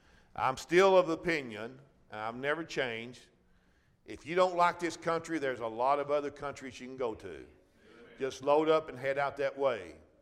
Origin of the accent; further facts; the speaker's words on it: United States; born there; I was born in America